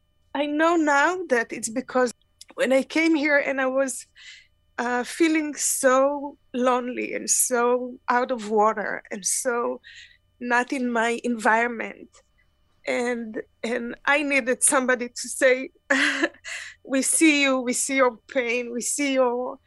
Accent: Israel; accent: Israeli; English is a second language; Even my accent, I couldn't get rid of my Israeli accent.

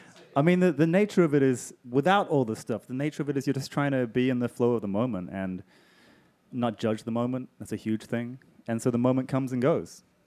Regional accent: New Zealand; I was growing up in New Zealand, you know, thousands of miles away. I think growing up there, being, I was the only half Japanese person around

